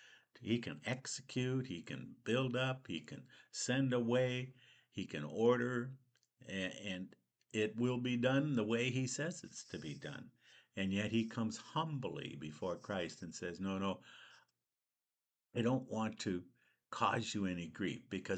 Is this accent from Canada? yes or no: yes; Canada; Unfortunately, we're Canadian, so we get to experience the seasons.